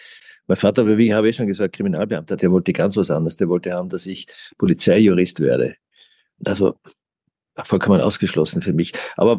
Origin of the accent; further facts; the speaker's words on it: Graz, Styria, Austria; Ich bin in Graz aufgewachsen, in der Wilhelm-Rabe-Gasse. Das gibt so Buwox-Wohnhäuser.